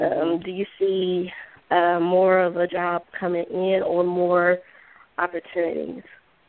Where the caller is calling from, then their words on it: Georgia, United States; I'm calling from Georgia.